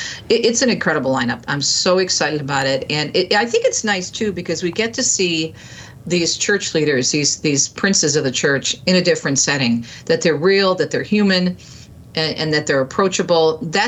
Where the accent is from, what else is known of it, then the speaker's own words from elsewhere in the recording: Michigan, United States; also born or lived in East Coast; I was born on the East Coast, raised in Michigan.